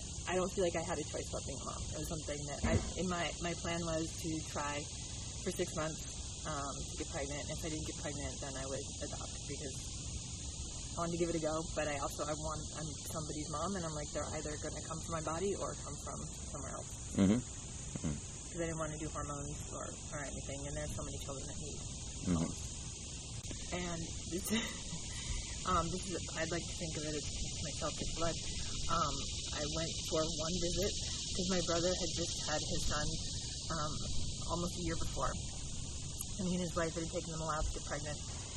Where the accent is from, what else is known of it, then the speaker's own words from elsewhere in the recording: Boston, Massachusetts, United States; I'm from Boston, and we call New Hampshire a little bit of Texas, and New England very conservative